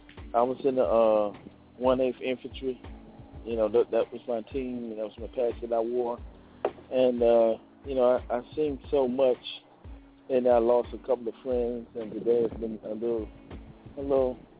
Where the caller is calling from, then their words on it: Atlanta, Georgia, United States; Cause I'm calling from Georgia. I'm calling from Atlanta, Georgia right now.